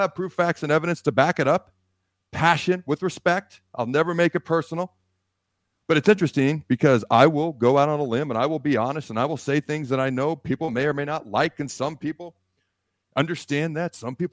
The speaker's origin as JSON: {"language": "English", "town": "Hastings", "region": "Nebraska", "country": "United States", "tie": "born there", "said": "And I was born in Hastings."}